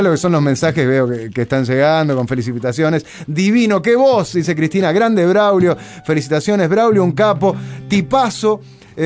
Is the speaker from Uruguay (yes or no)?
yes; Uruguay; soy uruguayo